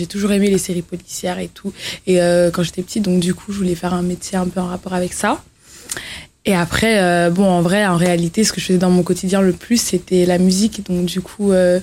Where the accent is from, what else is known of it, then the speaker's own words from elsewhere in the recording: Colombes, Île-de-France, France; J'ai grandi à Colombes, entre Colombes et Asnières.